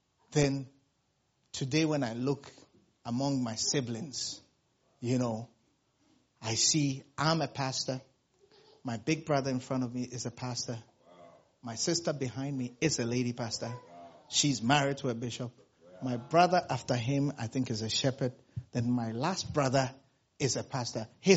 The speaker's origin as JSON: {"language": "English", "town": "Accra", "region": "Greater Accra", "country": "Ghana", "tie": "born or raised there", "said": "I was born and raised in Accra, and we used to live in Accra."}